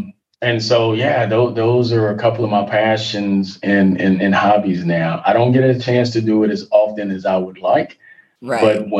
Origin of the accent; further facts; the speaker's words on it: Jewett, Texas, United States; I'm native Texan, but I am a country boy.